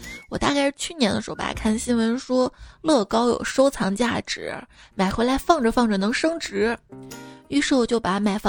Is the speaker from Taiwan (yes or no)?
no; China; 我们中国人可厉害了